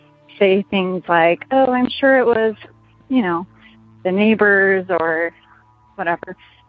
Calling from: Las Vegas, Nevada, United States; I'm calling in from Las Vegas, Nevada.

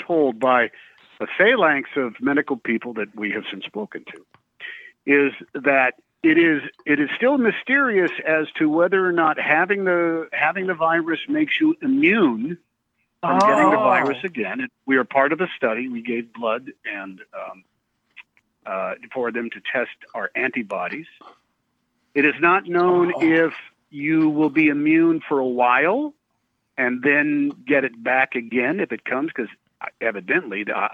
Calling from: Los Angeles, California, United States; I'm calling from my home in Los Angeles.

